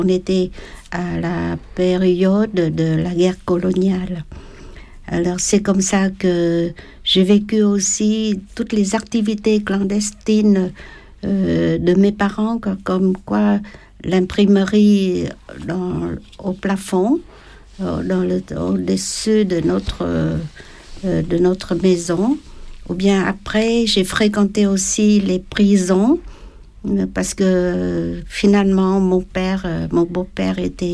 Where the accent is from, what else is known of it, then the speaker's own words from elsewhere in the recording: Ho Chi Minh City, Vietnam; mon pays natal, le Vietnam. Alors c'est pour ça qu'à l'âge de 8 ans, ma mère a déjà commencé à me confier la mission d'être agente de liaison dans Saigon.